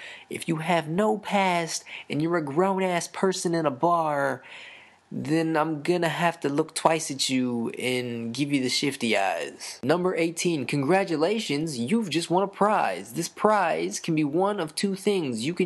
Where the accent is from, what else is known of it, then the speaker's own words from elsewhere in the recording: Canada; full disclosure, I am a Canadian